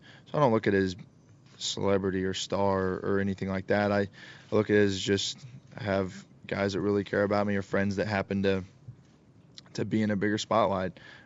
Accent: Kerrville, Texas, United States; from Kerrville, Texas.

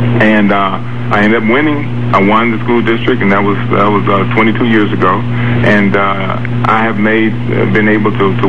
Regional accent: Gary, Indiana, United States; From growing up in Gary, Indiana, with my parents both stressing the importance of education.

